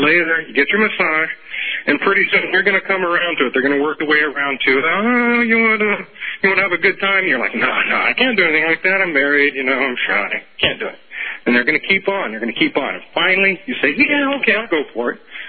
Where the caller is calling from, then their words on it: New Jersey, United States; I'm calling from Jersey.